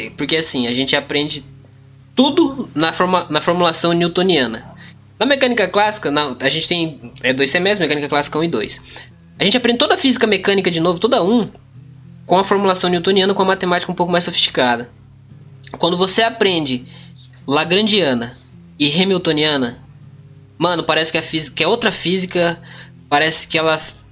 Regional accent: Paraná, Brazil; Eu nunca vi ele pessoalmente, porque eu sou aqui do Paraná, vocês aí de Minas.

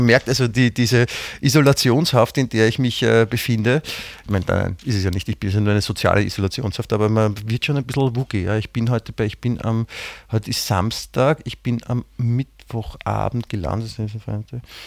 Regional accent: Germany; Ja, ich bin ein Deutscher.

